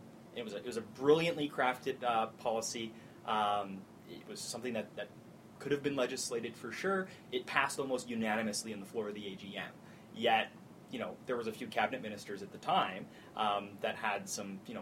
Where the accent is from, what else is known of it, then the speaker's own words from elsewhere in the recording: Calgary, Alberta, Canada; I grew up in Calgary Hayes.